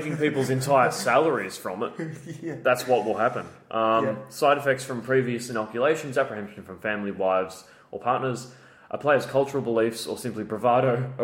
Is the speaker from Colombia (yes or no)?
no; Australia; Being Australian, we're like, oh, we'll just burn it